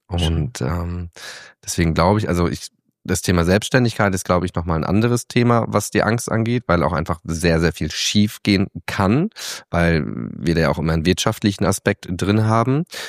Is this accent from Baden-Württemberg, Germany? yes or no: no; Flensburg, Schleswig-Holstein, Germany; now in Hamburg, Germany; Ja, ich komme aus Flensburg, da stehen 10 Leute am Bahnhof. So, wir haben da 4 Gleise, das war's.